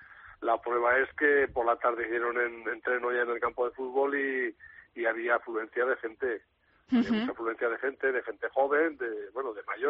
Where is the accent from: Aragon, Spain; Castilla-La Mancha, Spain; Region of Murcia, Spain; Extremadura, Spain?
Aragon, Spain; Zaragoza; los que somos de Aragón y encima Zaragoza